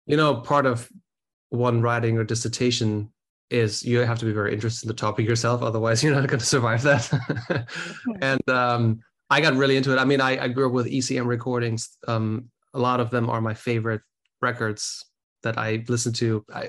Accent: Germany; or at least I'm from Germany originally

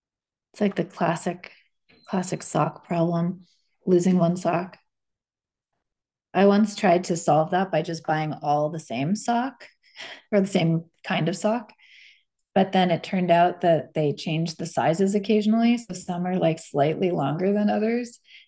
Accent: Hudson, New York, United States

